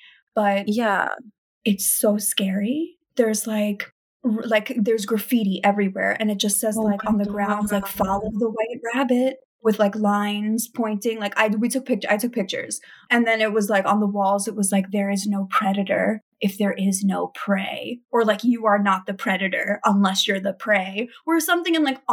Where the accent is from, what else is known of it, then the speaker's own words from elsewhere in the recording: New York City, New York, United States; I'm not from LA. I'm from New York City